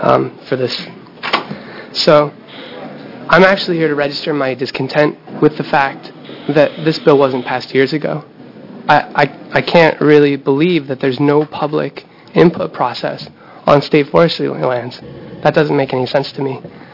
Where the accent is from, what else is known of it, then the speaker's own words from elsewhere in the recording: Oregon, United States; I'm from Clatsop County.